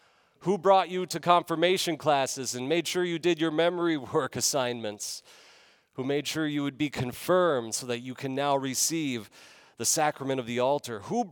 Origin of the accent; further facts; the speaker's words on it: California, United States; Growing up in California, there were a lot of situations like